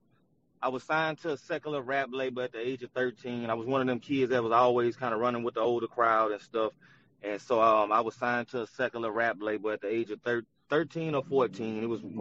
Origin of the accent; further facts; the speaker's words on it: Baton Rouge, Louisiana, United States; And of course I'm from Baton Rouge.